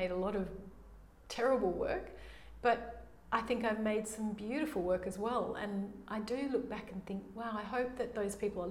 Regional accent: Lake Grace, Western Australia, Australia; So I was brought up in Lake Grace, and then 50 years later...

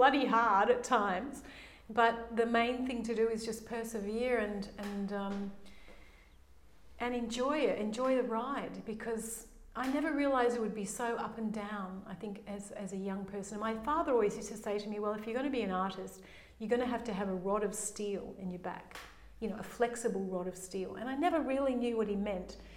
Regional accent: Lake Grace, Western Australia, Australia; So I was brought up in Lake Grace, and then 50 years later...

